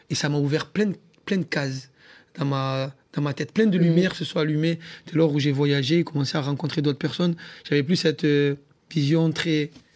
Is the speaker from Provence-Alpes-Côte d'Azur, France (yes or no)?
yes; Marseille, Provence-Alpes-Côte d'Azur, France; Ben mon enfance à Fontvert, très grande famille, six frères, six sœurs, ouais.